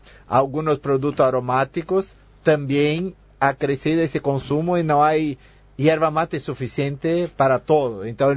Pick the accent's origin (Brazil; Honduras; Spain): Brazil; Novo Hamburgo, Rio Grande do Sul; Sí, sí, sí. Soy de Novo Hamburgo, en Río Grande del Sur.